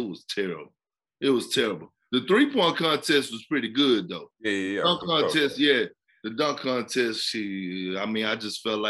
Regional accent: Beaumont, Texas, United States; From growing up in Beaumont, living with my grandparents on the farm, to all of a sudden, you go to a pretty big city

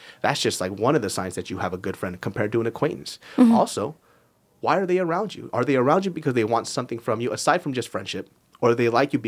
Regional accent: Sacramento, California, United States; And we grew up in South Sacramento, ghetto area, terrible education, whatever. Super poor, both of us on welfare, whatever.

